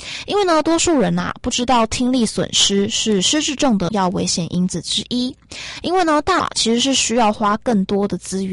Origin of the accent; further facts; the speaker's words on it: Taiwan; 跟我们台湾人很容易得到的一些心血管疾病啊跟慢性疾病是有一些关系的